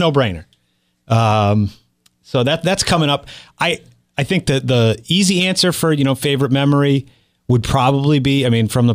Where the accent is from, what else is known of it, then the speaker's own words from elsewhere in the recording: Castleton, Vermont, United States; where I grew up in Castleton